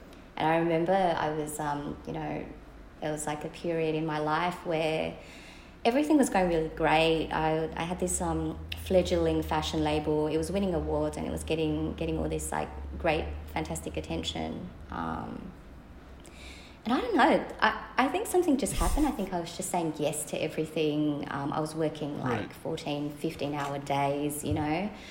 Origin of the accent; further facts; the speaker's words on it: Cabramatta, New South Wales, Australia; And growing up in Cabramatta, it was just a very historical time in Australia's history.